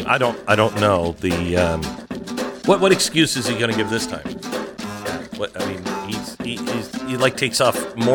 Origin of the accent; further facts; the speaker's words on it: Pacific Northwest, United States; Growing up in the Pacific Northwest, it was actually, I think it happened on a sunny day.